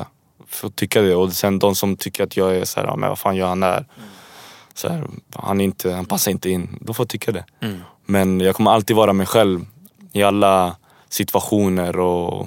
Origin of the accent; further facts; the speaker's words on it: Värmdö, Stockholm County, Sweden; jag är uppvuxen i Värmdö och tänkte vi var bara 10 invandrarfamiljer liksom.